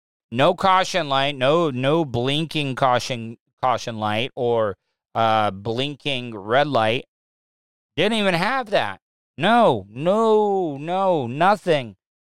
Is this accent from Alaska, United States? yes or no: no; De Leon Springs, Florida, United States; I love it. I love growing up there. I love growing up in De Leon Springs. But like it was not the easiest place to grow up in.